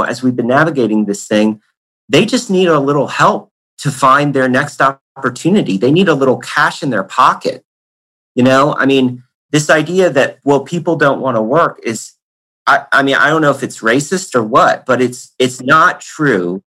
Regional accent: Florida, United States; I grew up in Pinellas. I was born and raised here. We're raising our three little kids here.

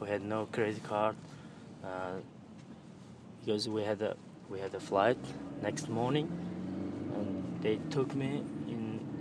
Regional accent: Uzbekistan; now in Stockholm, Sweden; I come from Uzbekistan.

